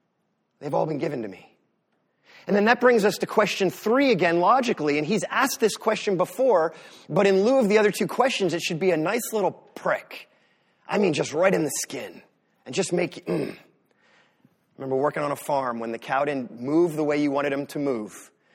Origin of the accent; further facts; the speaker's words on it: Northeast, United States; I'm from the Northeast, and I don't even know how not to be sarcastic. It's so bred in me.